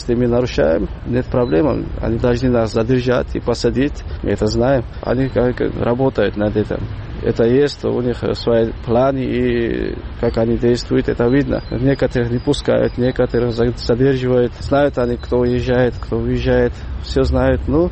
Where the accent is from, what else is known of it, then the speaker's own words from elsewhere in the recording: Kakheti, Georgia; мы из Панкисского ущелья там не участвуют